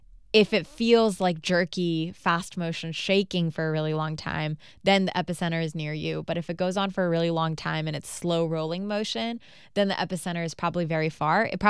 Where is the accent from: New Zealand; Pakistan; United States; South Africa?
Pakistan; I grew up in Pakistan, which is also earthquake country